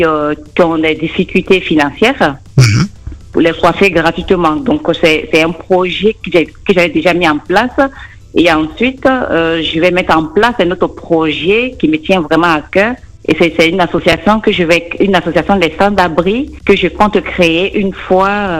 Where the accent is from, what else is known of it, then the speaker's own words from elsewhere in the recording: Côte d’Ivoire; now in Saint-Sulpice, France; Je suis origine de la Côte d'Ivoire.